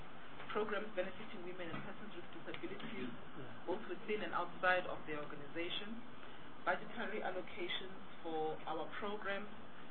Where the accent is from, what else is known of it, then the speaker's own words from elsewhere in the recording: Western Cape, South Africa; from the Western Cape, member of this committee.